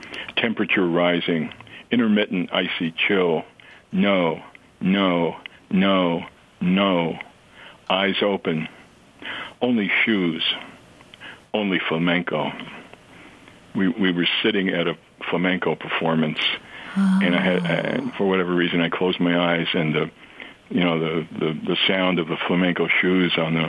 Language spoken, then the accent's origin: English; New York, United States; No, I grew up in New York.